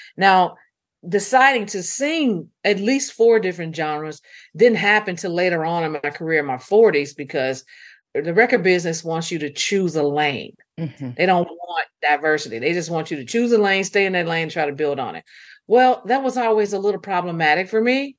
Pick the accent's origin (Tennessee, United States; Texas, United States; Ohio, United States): Tennessee, United States; Memphis; growing up in Memphis, they didn't care what color you was